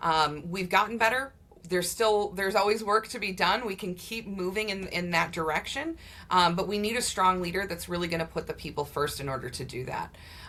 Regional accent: Milwaukee, Wisconsin, United States; I've since gotten a job in Milwaukee, and I'm originally from Milwaukee. I could have moved back, but I chose not

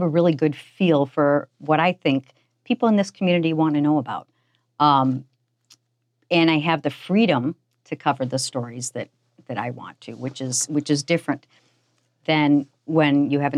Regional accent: Shawano, Wisconsin, United States; growing up in Shawano, too, you kind of know in this area

